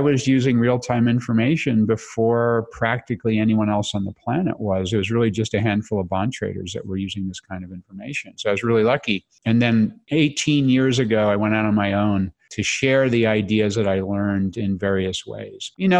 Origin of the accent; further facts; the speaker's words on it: Connecticut, United States; also born or lived in Massachusetts / New York; But I like to say that I'm from Connecticut because that's where I lived when I went to high school.